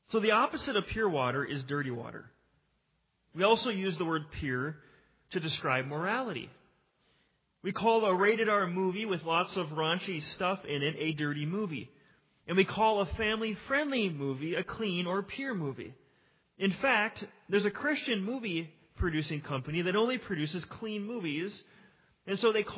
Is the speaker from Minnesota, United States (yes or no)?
yes; Spring Park, Minnesota, United States; Brianna and I came from Spring Park, a west suburb of Minneapolis, right next to Mound, where we did not have clean water.